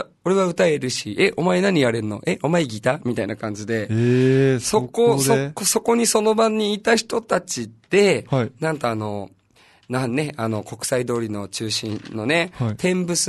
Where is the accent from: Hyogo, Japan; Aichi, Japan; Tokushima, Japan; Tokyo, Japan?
Aichi, Japan; Nagoya; あの、地元が名古屋なんだけどね。